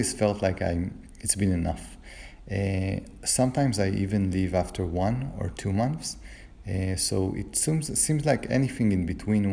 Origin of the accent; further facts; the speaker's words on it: Israel; it's pretty interesting to see that I have less of a life when I'm staying in my home country in Israel in comparison to where I'm traveling.